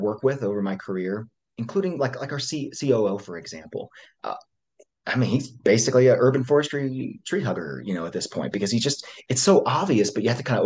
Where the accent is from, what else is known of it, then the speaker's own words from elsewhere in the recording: Maryland, United States; now in Denver, United States; I'm based in the Denver, Colorado area. I grew up in Maryland, which is just outside of Washington, D.C., so the east coast of the U.S.